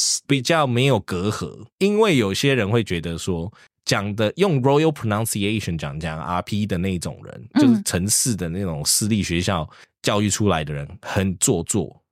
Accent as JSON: {"language": "Chinese", "country": "South Africa", "tie": "born or raised there", "said": "我们小时候在南非学的是英式的教育"}